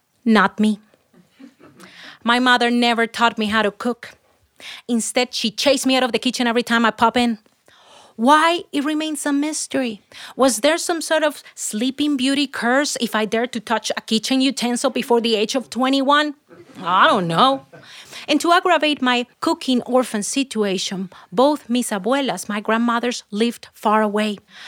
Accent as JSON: {"language": "English", "country": "Colombia", "said": "she asked me, where are you from? Colombia."}